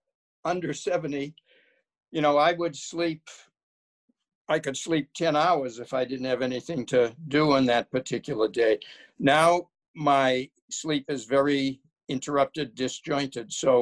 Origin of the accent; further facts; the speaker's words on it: Ireland; I'll preface it by saying I'm Irish, and I was in politics for a number of years.